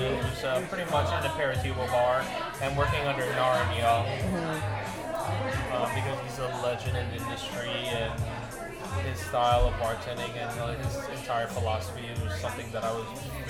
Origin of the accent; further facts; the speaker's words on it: Philippines; So me being Filipino, it's like I wanted to pay an homage to Filipino tiki bartenders and created a tiki program at Jeepney.